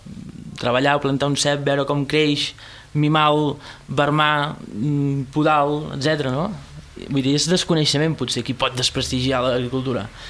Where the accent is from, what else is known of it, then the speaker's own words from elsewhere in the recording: Poblet, Catalonia, Spain; jo soc de Poblet i tal